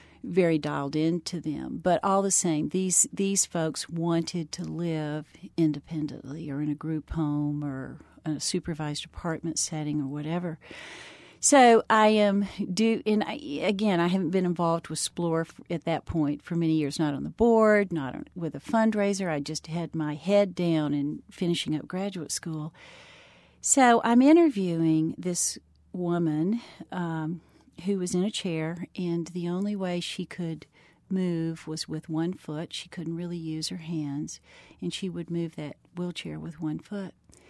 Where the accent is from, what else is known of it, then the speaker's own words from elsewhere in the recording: the South, United States; And, you know, I'm from the South.